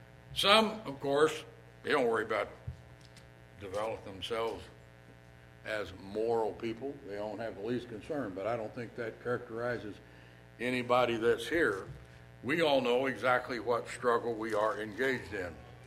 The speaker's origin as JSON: {"language": "English", "region": "Tennessee", "country": "United States", "tie": "born there", "said": "I didn't come out of a foreign country. I was born in Tennessee, though. But once a year, I kind of make a little pilgrimage back to that part of where I was born. I didn't live there very long"}